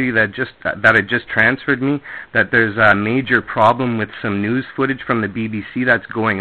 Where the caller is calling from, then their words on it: Canada; From Canada.